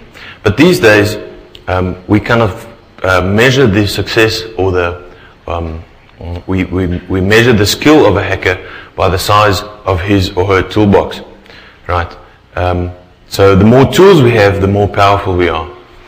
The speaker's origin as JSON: {"language": "English", "country": "South Africa", "said": "we're from South Africa, and there's a lot of crime in South Africa."}